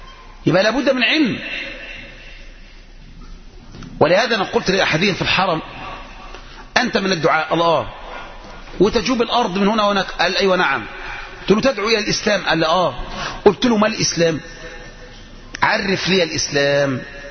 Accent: Egypt; الآن بعض الناس عندنا في مصر وفي غير مصر يحصل تشيع بنسبة كبيرة

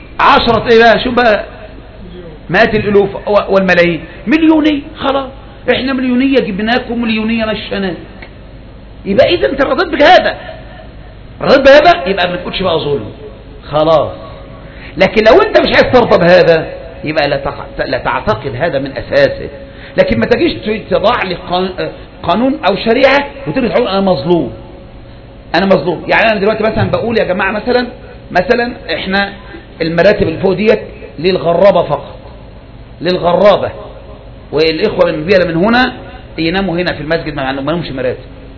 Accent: Egypt; ما احنا مصريين اهو

